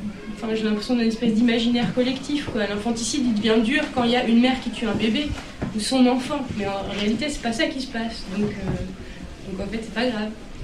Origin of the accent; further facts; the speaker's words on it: France; Et bon, moi, je suis française et j'ai l'impression qu'ici, c'est pareil.